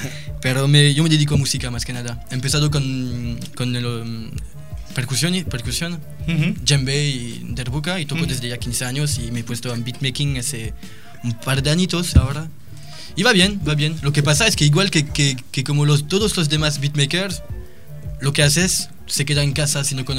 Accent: Brittany, France; Spanish is a second language; Pues yo soy, soy de Francia también, pero de Bretaña.

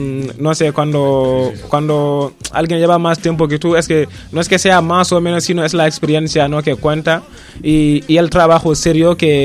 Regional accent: Senegal; bueno, que soy yo, bueno, de Senegal.

